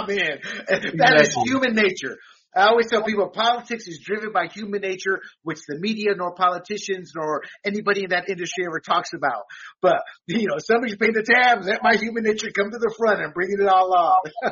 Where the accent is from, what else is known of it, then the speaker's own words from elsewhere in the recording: Panama; I was born and raised in Panama. I've seen voter fraud.